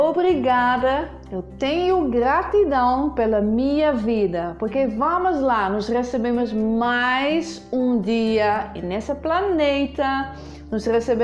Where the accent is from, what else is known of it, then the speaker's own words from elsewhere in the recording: Netherlands; Portuguese is a second language; now in Rio de Janeiro, Brazil; Eu sou holandesa, eu moro no Rio, e eu adoro vocês brasileiros.